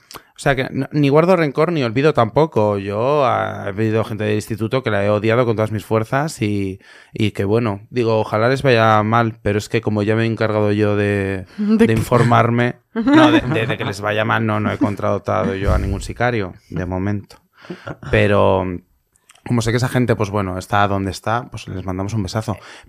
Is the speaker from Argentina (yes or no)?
no; Valencian Community, Spain; porque yo soy valenciano.